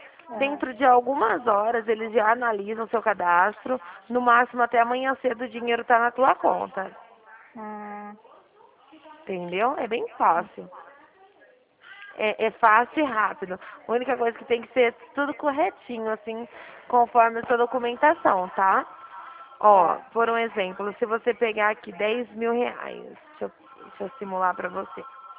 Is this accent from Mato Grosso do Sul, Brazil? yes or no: no; São Paulo, Brazil; Eu sou aqui do estado de São Paulo, tá?